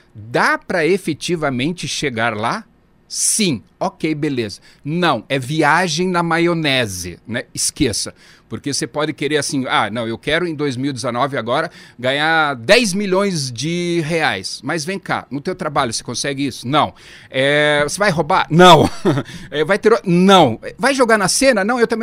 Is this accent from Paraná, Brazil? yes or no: yes; Apucarana, Paraná, Brazil; eu sou de Apucarana, norte do Paraná, né?